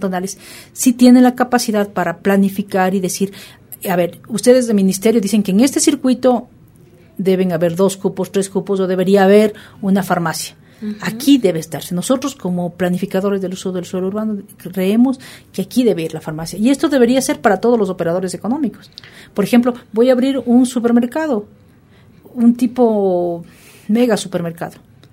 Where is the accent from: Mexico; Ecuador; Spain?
Ecuador; Ambato, Tungurahua; yo soy de Ambato y tú también eres de la provincia de Tungurahua